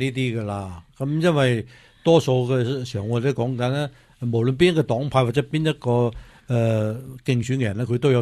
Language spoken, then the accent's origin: Cantonese; California, United States; 对于我哋加州人嚟讲嘅话咧，其实系一个福音嚟嘅